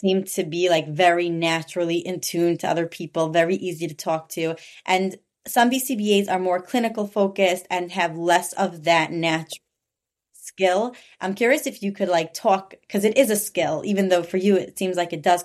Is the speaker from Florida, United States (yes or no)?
no; New York, United States; Actually, I'm from New York, but New York and New Jersey